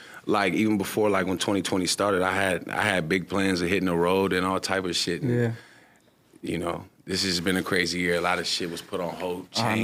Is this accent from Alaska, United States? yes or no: no; Las Vegas, Nevada, United States; also born or lived in Seattle; Well, okay, so I was born in Seattle. But I was raised in Vegas, so elementary up.